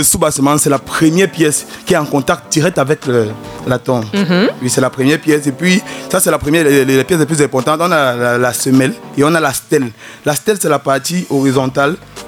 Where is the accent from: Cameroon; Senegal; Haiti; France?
Cameroon; nous, en tant que Camerounais, comme ce n'était pas accessible, on a développé une autre stratégie